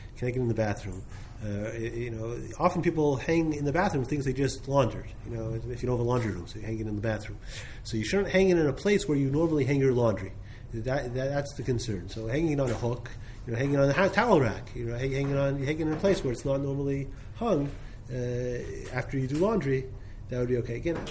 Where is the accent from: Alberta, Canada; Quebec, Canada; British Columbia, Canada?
Quebec, Canada; Montreal; I come from Montreal, so Montreal it snows.